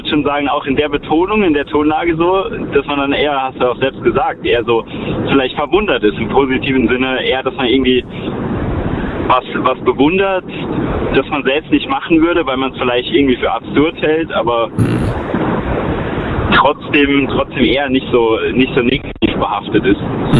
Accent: Karlsruhe, Baden-Württemberg, Germany; Hi, ich bin aus Karlsruhe.

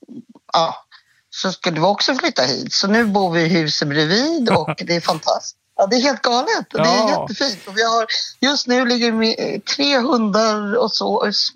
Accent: Stockholm, Stockholm County, Sweden; now in Mariefred, Sweden; vi är ju stockholmare och... vi hade liksom aldrig tänkt att flytta från Stockholm, men nu har vi bott i Mariefred i 2 månader

